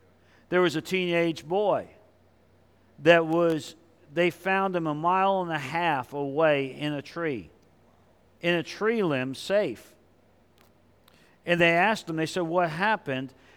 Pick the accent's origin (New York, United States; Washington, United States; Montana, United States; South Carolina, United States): New York, United States; I'm originally from New York.